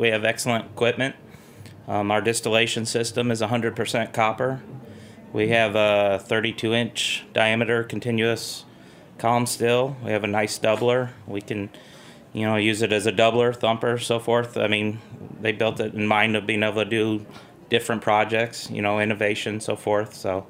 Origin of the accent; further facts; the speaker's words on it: Indiana, United States; now in Louisville, United States; I'm from Northern Indiana. I had a friend that had moved down to Louisville